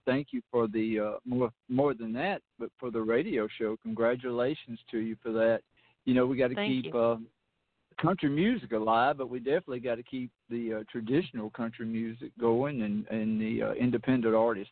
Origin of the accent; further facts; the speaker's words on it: Notasulga, Alabama, United States; I'm from Alabama, a little small town called Notasuga. It's right out of Auburn, Alabama.